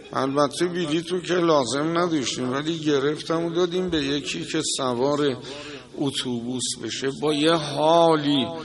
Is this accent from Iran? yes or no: yes; Tehran, Tehran Province, Iran; اصفهانی هستی؟ گفتم نه. گفت کجایی هستی؟ من تهران.